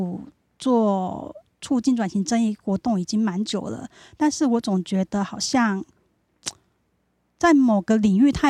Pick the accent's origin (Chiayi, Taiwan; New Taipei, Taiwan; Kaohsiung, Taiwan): New Taipei, Taiwan; 我来自新北市。